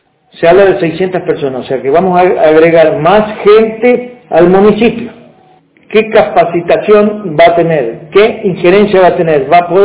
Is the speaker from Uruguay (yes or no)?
no; Argentina; si nosotros somos argentinos y debemos tener un hospital eficiente